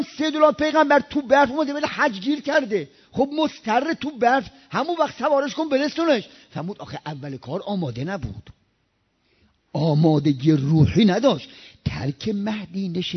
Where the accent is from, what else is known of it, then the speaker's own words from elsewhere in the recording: Rasht, Gilan, Iran; تو من بچه رشتم، اینجا ترکیه است